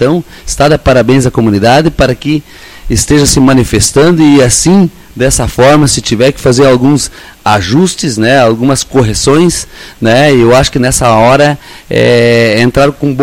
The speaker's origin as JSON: {"language": "Portuguese", "country": "Brazil", "tie": "born or raised there", "said": "eu sou nascido e criado aqui na Unicão do Espraiado"}